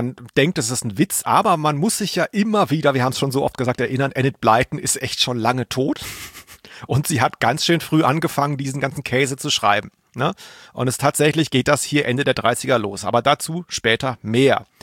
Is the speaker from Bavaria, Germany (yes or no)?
no; Baden-Württemberg, Germany